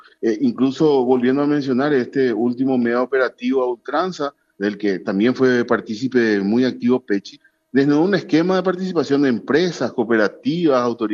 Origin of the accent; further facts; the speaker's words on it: Paraguay; El gran desafío que tenemos ahora como sociedad paraguaya para las próximas elecciones pasa por este punto